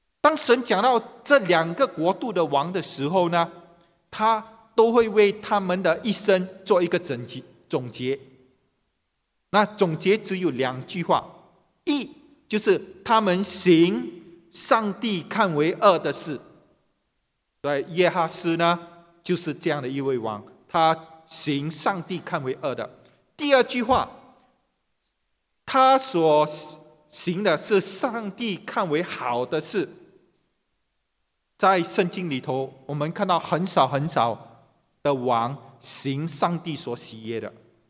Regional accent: China; 为什么我们中国人会把义字如此的写法呢？

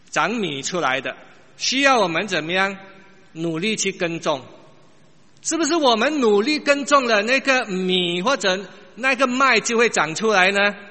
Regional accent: China; 我们中国人或者我们华人

